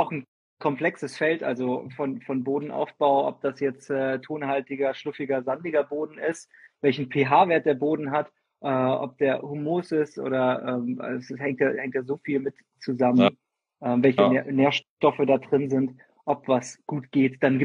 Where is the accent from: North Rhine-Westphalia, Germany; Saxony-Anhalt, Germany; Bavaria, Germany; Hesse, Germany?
Hesse, Germany; Fulda; now in Freiburg, Germany; Ursprünglich komme ich aus Fulda, das ist in Hessen. Und jetzt gerade sind wir in Freiburg.